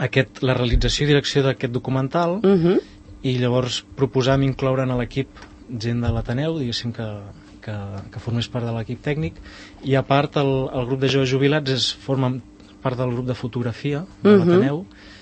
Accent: Catalonia, Spain; tant el Marc com jo som de Collserola

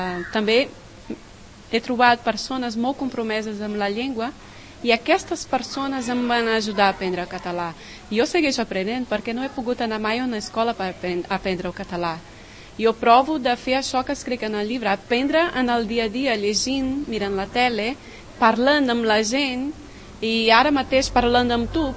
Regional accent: Brazil; first language Portuguese; Catalan is a second language; now in Spain; vaig arribar al 2006 i no sabia parlar res de castellà. Soc brasilera, la meva llengua materna és el portuguès, però no sabia de l'existència del català i al moment d'assabentar-me d'això vaig començar a aprendre les dues llengües.

